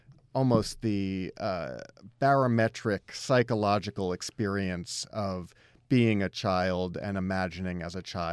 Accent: New Paltz, New York, United States; it gives a sense of the kind of topography that I grew up in outside of New Paltz, New York, and how that place kind of took over my imagination.

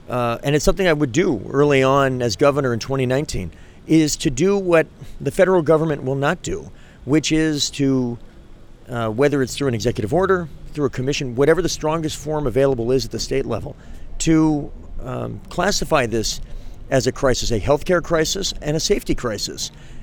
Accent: Manchester, New Hampshire, United States; both of my folks are immigrants from Quebec, the Sherbrooke area, and they met in Manchester, and I was born and raised in Manchester.

